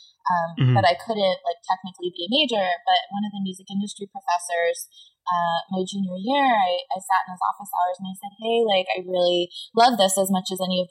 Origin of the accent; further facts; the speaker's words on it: New Jersey, United States; I grew up near Philly in the South Jersey area.